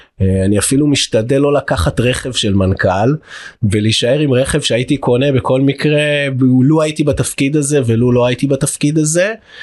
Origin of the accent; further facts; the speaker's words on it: Jerusalem, Jerusalem District, Israel; אני ירושלמי במקור